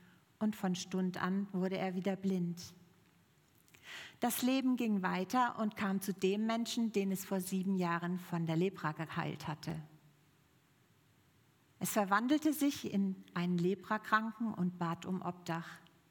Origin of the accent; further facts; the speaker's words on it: Hamburg, Germany; ich überhaupt im Fichtelgebirge bleiben soll, nachdem mein Mann verstorben war, oder wegziehen, in meine Heimatstadt Hamburg zurückkehren.